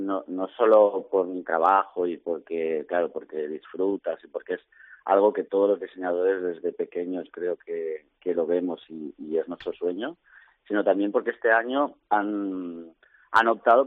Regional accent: Elche, Valencian Community, Spain; moved away as an adult; also born or lived in Torrellano; now in Barcelona, Spain; Sí, yo soy de Elche. Bueno, nací en Torrellano.

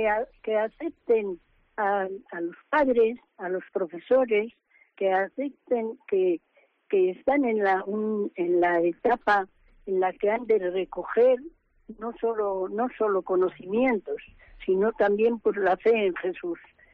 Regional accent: Capillas, Castile and León, Spain; Soy de Capillas.

